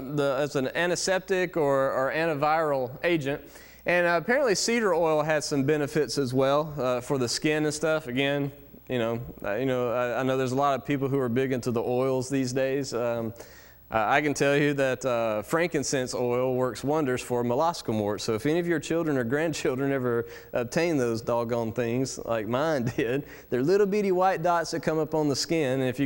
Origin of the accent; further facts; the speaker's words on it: Alabama, United States; Yes, I'm from Alabama, but hey, you know, we're not that crazy.